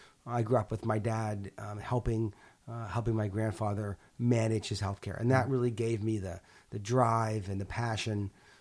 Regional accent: Pittsburgh, Pennsylvania, United States; So I grew up in Pittsburgh. And my grandfather had a stroke at 50, and we lived close to him.

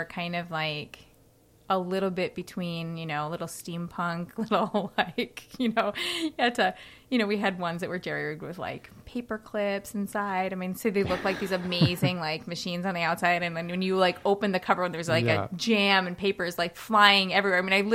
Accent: Australia; born there; I'm Australian born, and I went there to, you know, see that part of where I came from

